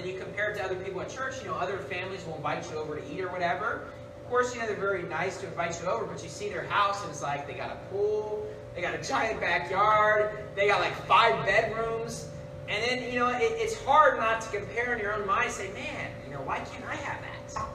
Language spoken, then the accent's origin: English; Sacramento, California, United States; moved away as an adult; now in Philippines; the house that we had growing up in Sacramento. And it's like, honestly, the house we had in Sacramento, we could have lived there with our 3 kids and my wife and I.